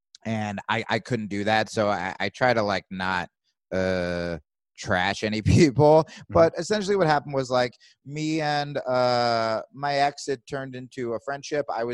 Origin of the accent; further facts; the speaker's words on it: New Jersey, United States; So I grew up in New Jersey.